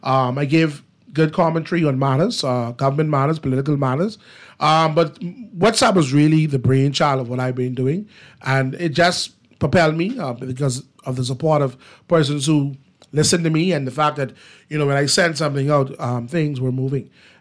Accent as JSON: {"language": "English", "town": "West End", "region": "Grand Bahama", "country": "Bahamas", "said": "I'm from West End. West End is the capital of Grand Bahama."}